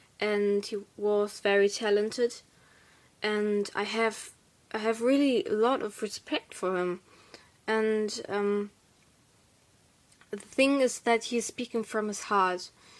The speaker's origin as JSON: {"language": "English", "region": "Hamburg", "country": "Germany", "said": "I'm 14 years old and I'm from Hamburg in Germany."}